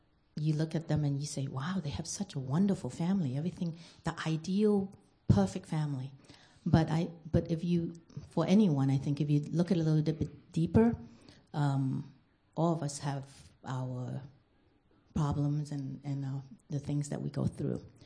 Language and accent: English; New York City, New York, United States; And just take it with a grain of salt, because I am from New York City. I grew up in New York City, so I tend to be very direct